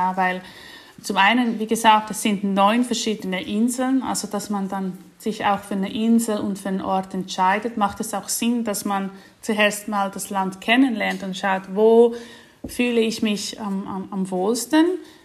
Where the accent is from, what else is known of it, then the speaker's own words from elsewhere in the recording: Switzerland; wir waren zusammen auch in der Schweiz, also er hat auch meine Heimat kennengelernt.